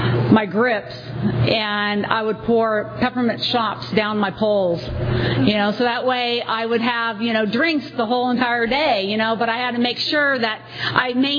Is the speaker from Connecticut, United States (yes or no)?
no; California, United States; I grew up in the Bay Area, and I played soccer all my life from the age of 5.